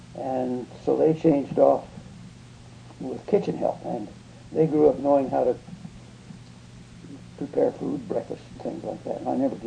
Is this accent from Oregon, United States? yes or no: yes; Grand Ronde, Oregon, United States; I was born on August 19th, 1927, in the old Grand Ronde Hospital.